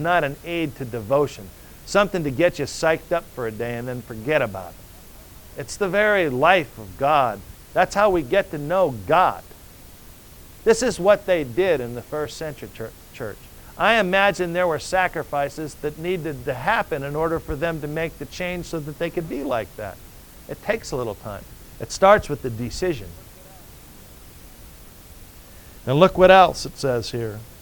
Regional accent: Georgia, United States; moved away; And when I moved here, I came from Georgia. And the food I hated when I moved here the most was chicken. Because everywhere I went in Georgia, I got chicken.

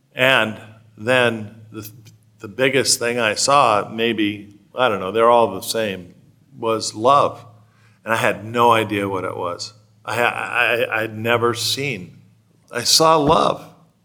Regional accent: California, United States; I'm from California, the land of high.

